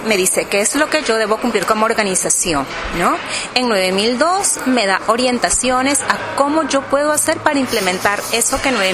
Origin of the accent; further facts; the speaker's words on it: Lima, Peru; yo vengo desde Lima, Perú